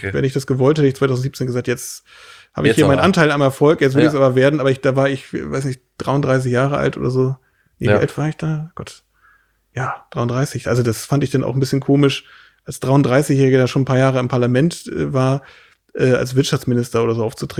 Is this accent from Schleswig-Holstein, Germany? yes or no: yes; Schleswig-Holstein, Germany; wir leben jetzt hier in unserer laumburgischen Heimat bei Hamburg, wo ich herkomme, mit 2 wunderbaren Töchtern